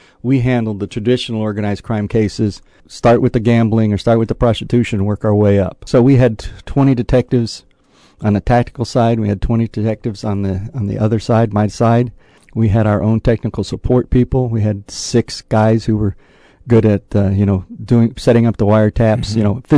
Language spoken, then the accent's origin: English; Miami, Florida, United States; I grew up in Little Havana. I didn't grow up in Miami. I grew up in Little Havana.